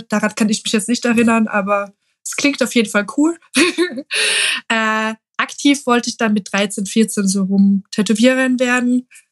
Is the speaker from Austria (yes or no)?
yes; Austria; Nö, genau. Ich bin Österreicherin.